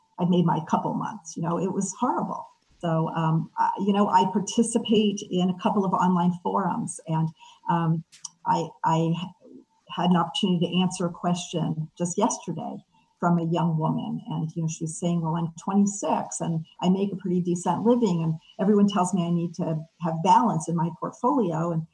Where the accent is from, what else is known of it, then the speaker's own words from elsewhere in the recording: Maryland, United States; also born or lived in Washington, D.C.; So I'm from DC also, grew up on the other side of the river from where your wife did. I grew up in the Montgomery County, Maryland area.